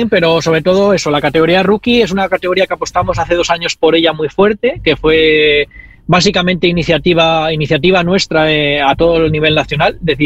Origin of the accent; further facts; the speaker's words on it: Torrelavega, Cantabria, Spain; Sí, yo soy de Torrelavega